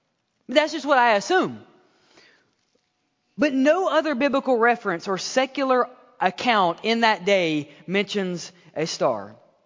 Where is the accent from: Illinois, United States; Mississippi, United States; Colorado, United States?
Mississippi, United States; born there; Now, I was born in Mississippi, right? I'm a simple person.